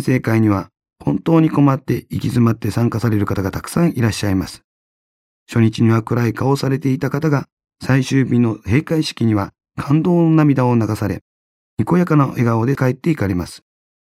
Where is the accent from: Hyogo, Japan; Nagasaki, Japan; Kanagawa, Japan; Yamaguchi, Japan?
Yamaguchi, Japan; 地元の山口県に帰りました。